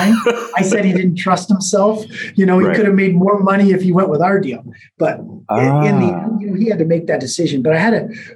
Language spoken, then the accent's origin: English; United States; It's amazing to me when I sit in, being an American